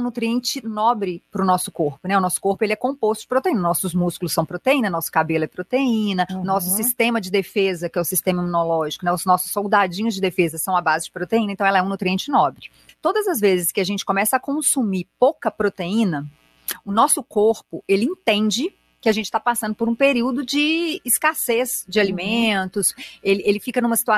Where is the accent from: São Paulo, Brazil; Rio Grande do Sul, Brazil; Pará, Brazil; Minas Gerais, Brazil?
Minas Gerais, Brazil; Belo Horizonte; Sou de Belo Horizonte mesmo.